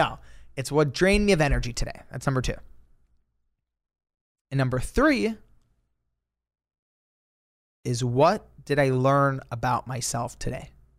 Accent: Los Angeles, California, United States; I was, you know, born and raised in Los Angeles. This is where I currently live.

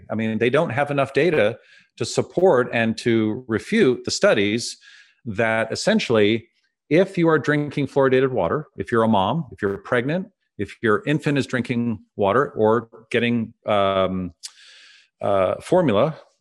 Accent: San Francisco, California, United States; I have fluorosis, Drew. I grew up in San Francisco.

